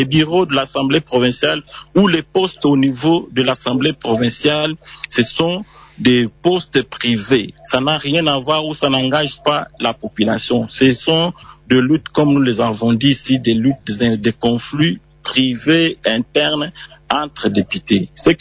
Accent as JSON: {"language": "French", "country": "DR Congo", "said": "comme vous le savez, nous sommes des Africains, nous sommes des Congolais, nous sommes des Castaïens."}